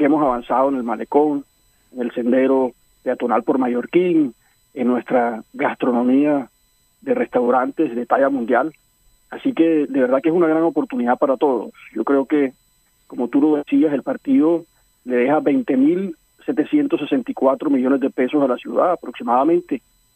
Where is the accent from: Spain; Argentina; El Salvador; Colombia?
Colombia; Barranquilla, Atlántico; pero nosotros como barranquilleros tenemos que transmitir esa energía